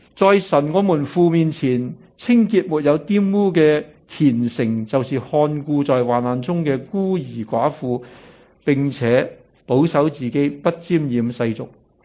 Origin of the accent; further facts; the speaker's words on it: China; 我哋中国人